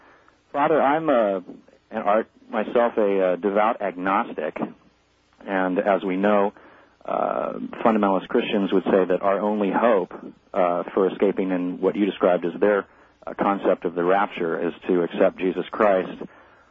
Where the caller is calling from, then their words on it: San Diego, California, United States; I'm calling from San Diego.